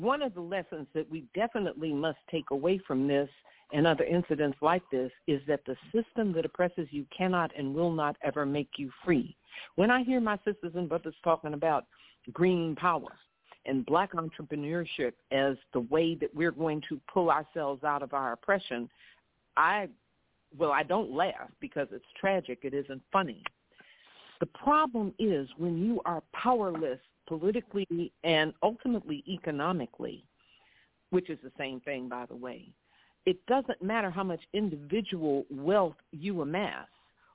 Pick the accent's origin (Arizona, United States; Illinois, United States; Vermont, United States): Illinois, United States; Chicago; I was born and raised in Chicago.